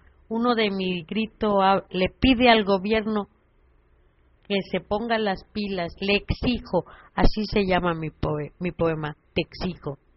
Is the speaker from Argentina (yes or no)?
yes; Punta Alta, Buenos Aires Province, Argentina; born there; les diré que soy argentina. Nací en la Punta Alta, al sur de la provincia de Buenos Aires.